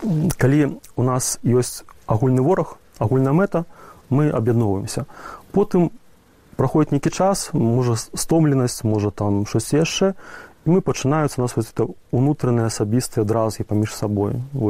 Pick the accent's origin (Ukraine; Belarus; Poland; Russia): Belarus; вона довідалася, що я білорус